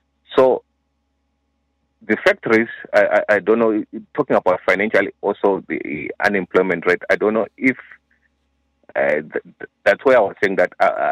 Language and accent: English; Zimbabwe; moved away as an adult; now in Ireland; now I'm from Zimbabwe. I'm not from Nigeria.